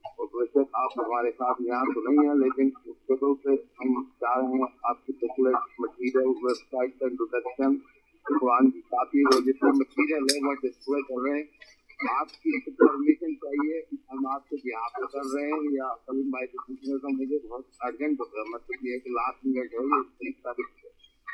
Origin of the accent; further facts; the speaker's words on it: Pakistan; میں پاکستان سے تعلق رکھتا ہوں تو پاکستان میں بہت سارے لوگوں کو یہ بک دی جائے پڑھنے کے لیے